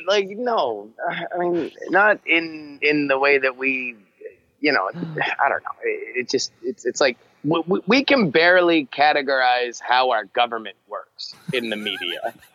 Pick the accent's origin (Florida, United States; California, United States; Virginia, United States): Florida, United States; That is my home state of Florida.